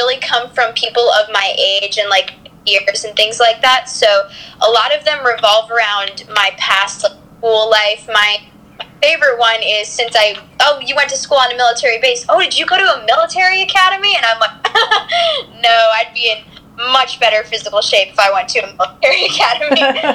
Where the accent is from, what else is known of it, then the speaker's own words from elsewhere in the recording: San Diego, California, United States; born there; also born or lived in Charlottesville / Japan; now in Northern Virginia, United States; I usually just say I was born in San Diego and then I lived in Charlottesville and moved to Japan, and now I live in Northern Virginia.